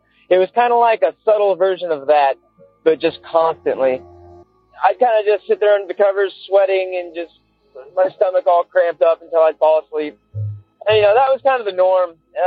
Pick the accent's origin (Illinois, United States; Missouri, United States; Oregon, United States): Oregon, United States; St. Helens; I'm from St. Helens, Oregon. Small town about 45 minutes outside of Portland, Oregon.